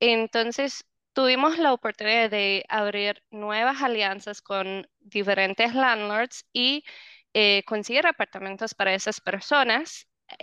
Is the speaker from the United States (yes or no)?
yes; United States; also born or lived in Honduras / Dominican Republic / Ecuador; yo soy gringa.